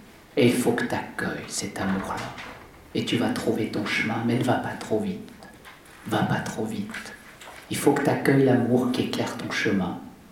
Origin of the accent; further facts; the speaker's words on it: Valais, Switzerland; petit Rhône chez nous en Valais, qui est tout petit, un endroit très beau